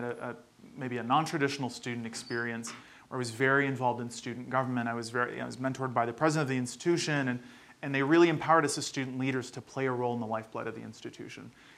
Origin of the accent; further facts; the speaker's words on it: Potsdam, New York, United States; also born or lived in Brooklyn; I was born in Brooklyn, New York. As I mentioned, my family came from Egypt. They came to do their master's and their PhDs. And I actually grew up sort of a little bit not too far from here in Potsdam, New York.